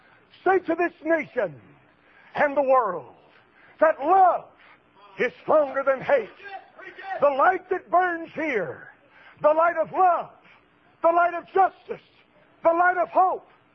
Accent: United States; I was born and raised in this country. From the top of my head to the bottom of my feet, I am an American. I love America. I love my country.

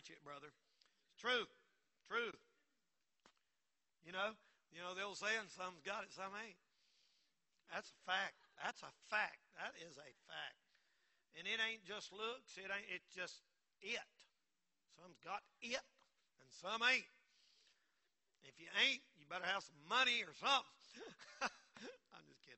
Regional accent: Marion, North Carolina, United States; when I grew up in Marion, there wasn't no bars. There wasn't no clubs.

